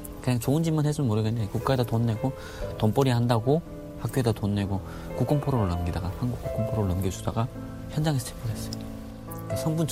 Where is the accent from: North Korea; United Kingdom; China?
North Korea; Chongjin, North Hamgyong; 에서 제가 고향이 청진인데